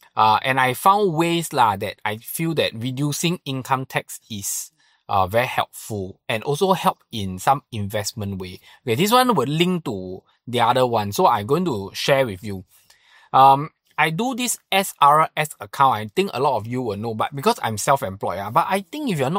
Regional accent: Singapore; but as a Singaporean, I feel that the good thing is these Endowers

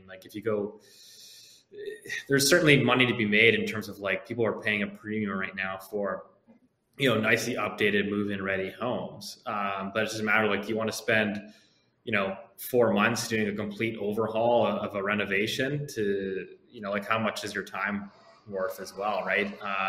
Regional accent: Richmond, British Columbia, Canada; I grew up in Richmond, obviously. We're like below sea level, so you certainly don't want to have a basement there.

